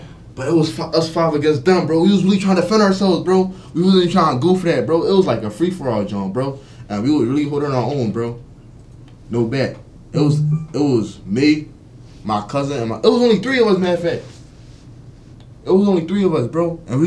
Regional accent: Philadelphia, Pennsylvania, United States; accent: Philly; I'm talking my Philly accent just completely gone.

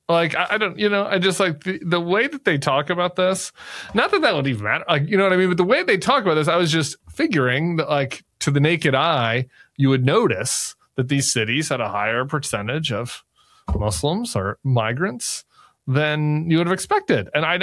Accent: United States; look, I'm an American, I'm a tourist

